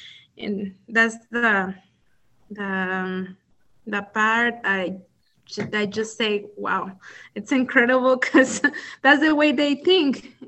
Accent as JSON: {"language": "English", "region": "Zacatecas", "country": "Mexico", "second_language": "English", "said": "I'm from Zacatecas, Mexico, but when I was there, I was living in a countryside"}